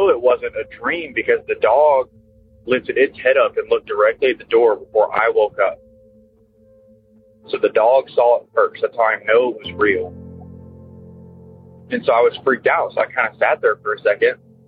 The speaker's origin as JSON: {"language": "English", "region": "Texas", "country": "United States", "said": "I'm from Texas."}